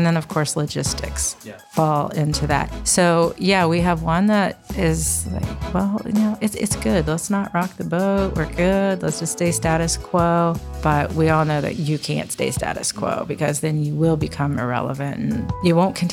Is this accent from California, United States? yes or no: no; Sidney, Ohio, United States; now in Columbus, United States; I have not. I grew up in Sidney, Ohio, which is on I-75 right between Dayton and Lima. I landed in Columbus as an Ohio State student.